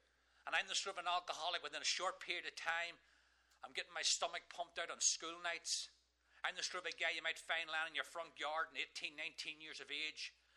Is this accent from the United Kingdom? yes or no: yes; Northern Ireland, United Kingdom; I was a working class Catholic from the wrong side of the tracks, growing up in Northern Ireland.